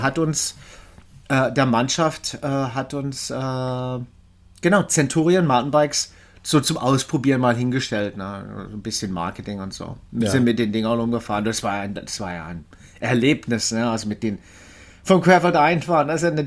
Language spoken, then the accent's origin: German; Hanau, Hesse, Germany; born there; also born or lived in Freiburg